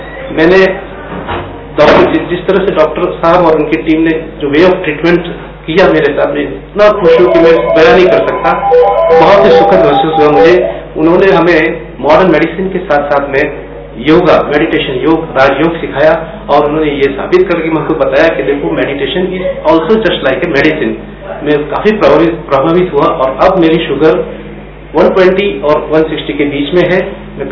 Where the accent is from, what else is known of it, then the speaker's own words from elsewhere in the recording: Boisar, Maharashtra, India; मैं बोईसर थाना स्थित महाराष्ट्र का रहने वाला हूँ।